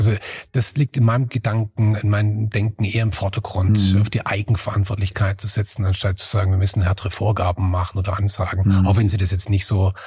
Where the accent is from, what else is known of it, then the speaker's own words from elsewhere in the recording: Baden-Württemberg, Germany; da wo ich herkomme, da gibt es die schwäbische Variante